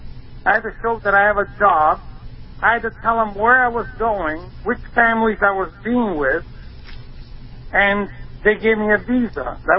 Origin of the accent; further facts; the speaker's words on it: Italy; now in United States; I came from Italy legally 35 years ago.